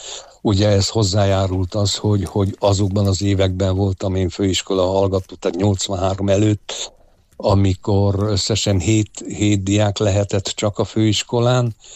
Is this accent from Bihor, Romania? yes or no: no; Harghita, Romania; ott nőttem fel, ott érettségiztem